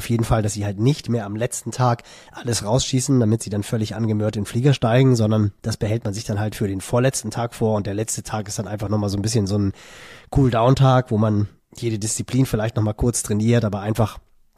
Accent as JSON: {"language": "German", "region": "Northern Germany", "country": "Germany", "said": "für mich als Norddeutscher"}